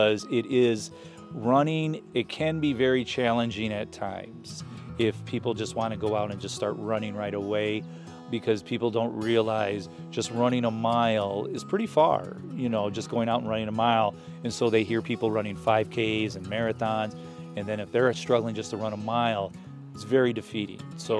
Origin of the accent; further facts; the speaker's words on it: Spencer, Ohio, United States; Yeah, I grew up south in Spencer.